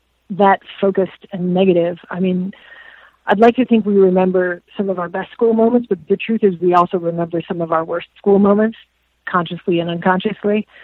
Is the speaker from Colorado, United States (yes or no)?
no; Chicago, Illinois, United States; So, first of all, technically, I'm from Morgan Park, east of Western 107th. Hi, Morgan Park. I went to Morgan Park High School for a year.